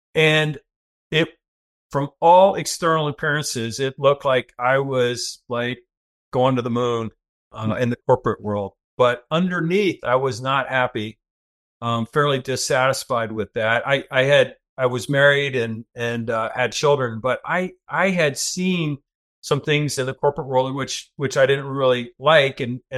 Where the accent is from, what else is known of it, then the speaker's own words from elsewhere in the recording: Florida, United States; So yeah, I was the oldest of five. I grew up in Central Florida.